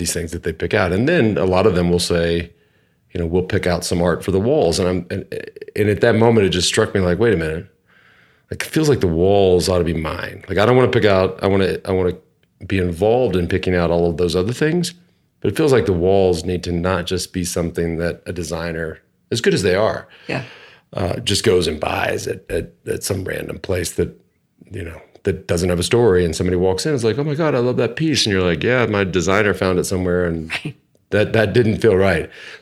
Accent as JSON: {"language": "English", "region": "Texas", "country": "United States", "said": "so I always appreciated that as I came from Texas."}